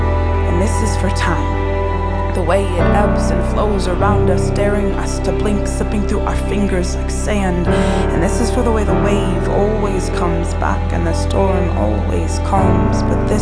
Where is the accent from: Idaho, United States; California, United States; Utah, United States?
California, United States; So I grew up in the Bay Area. My parents have always been super open and accepting about how we pursued things